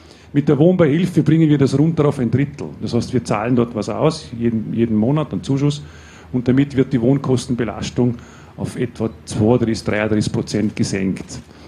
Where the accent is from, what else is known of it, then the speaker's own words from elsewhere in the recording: Vorarlberg, Austria; Wir fühlen uns wohl als eigenständige Vorarlberger, nicht als Schweizer. Wir pflegen gute Beziehungen mit der Nachbarschaft. Aber wir sind natürlich auch gesunde Österreicher